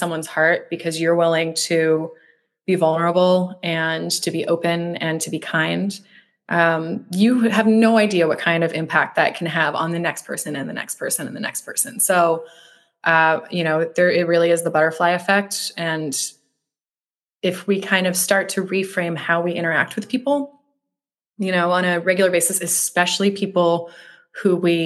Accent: Portland, United States; I mean, I'm obviously from Portland, so like I spend a lot of time in nature

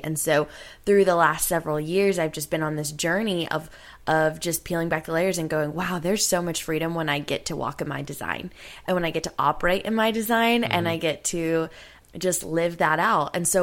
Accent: the South, United States; I grew up in the South.

